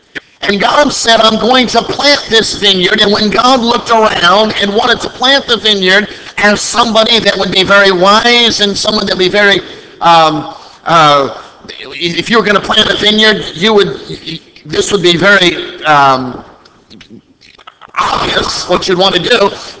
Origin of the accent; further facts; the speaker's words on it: Midwest, United States; I'm from the Midwest. Grew up in the Midwest on farm ground.